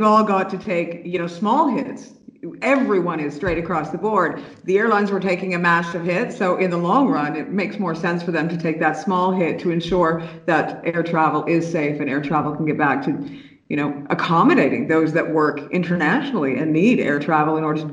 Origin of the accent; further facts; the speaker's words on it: Canada; Well, you know, as a Canadian citizen and traveling to Europe and back and forth